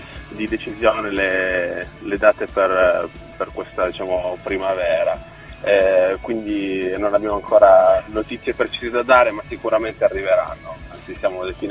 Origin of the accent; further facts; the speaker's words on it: Turin, Piedmont, Italy; siamo di Torino